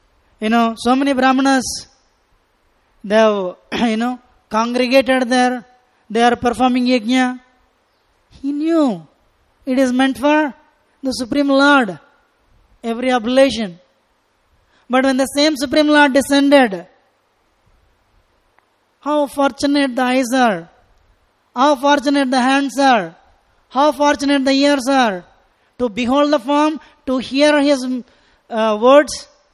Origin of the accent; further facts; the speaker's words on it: South India, India; English is a second language; I'm from South India, where this is very prominent, this mentality.